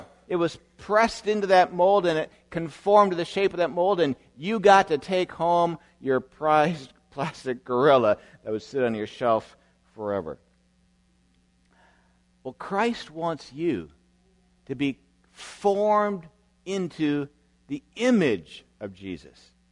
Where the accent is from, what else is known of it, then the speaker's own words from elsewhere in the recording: White Bear Lake, Minnesota, United States; When I was quite little, growing up in White Bear Lake